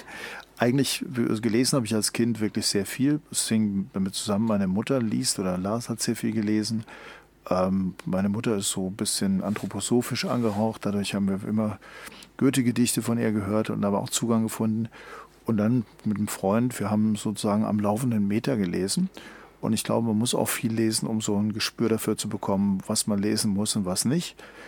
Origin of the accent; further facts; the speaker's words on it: Heidelberg, Baden-Württemberg, Germany; ich komme wie gesagt aus Heidelberg